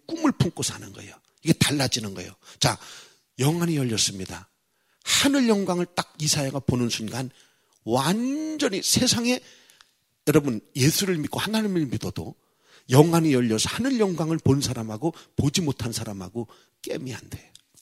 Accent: Chungcheong, South Korea; 멍청도라 그래야 괜찮으니까. 거기가 내 고향이니까 괜찮아.

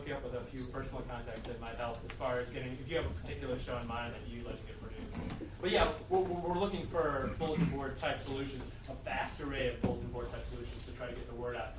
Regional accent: Washington, District of Columbia, United States; For example, I come from Washington, D.C. originally, and we just recently started a Fringe Festival.

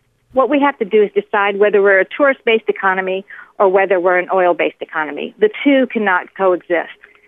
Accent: Tampa, Florida, United States; born there; I was born in Tampa, as were my parents and my grandparents.

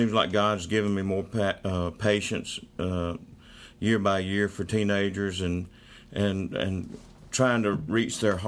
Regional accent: Birmingham, Alabama, United States; I was raised in Birmingham, Alabama, in the suburb of Birmingham, Pleasant Grove, Alabama.

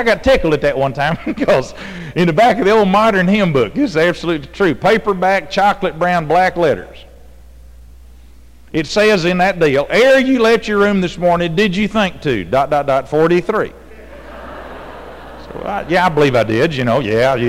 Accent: Texas, United States; See, I grew up in Texas, and we sang God, and they wanted you to sing God, kind of replace it.

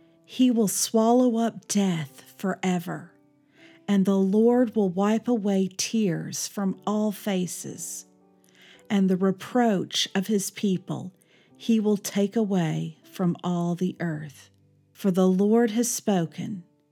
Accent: Vestavia Hills, Alabama, United States; Yes, I did grow up in Birmingham. I grew up in Vestavia Hills.

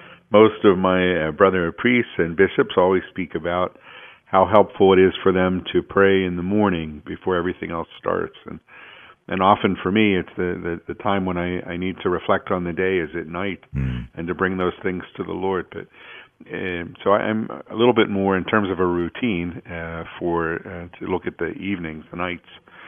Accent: Pittsburgh, Pennsylvania, United States; I'm from Pittsburgh, and Pittsburgh was one of the first areas where there was the manifestation of the Spirit in a Catholic context.

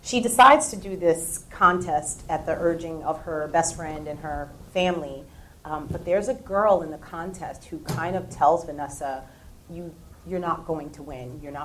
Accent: Newark, New Jersey, United States; Especially where I come from. I was born in Newark, New Jersey, and I clearly remember a lot of these problems happening.

